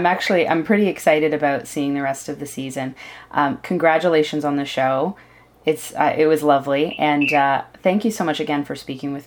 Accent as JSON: {"language": "English", "town": "Toronto", "region": "Ontario", "country": "Canada", "said": "And I'm from Toronto"}